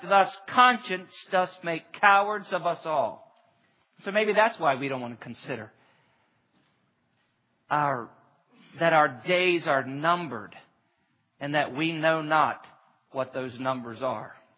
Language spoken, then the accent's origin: English; Glen Burnie, Maryland, United States; I grew up in Glen Burnie for the most part during the 70s.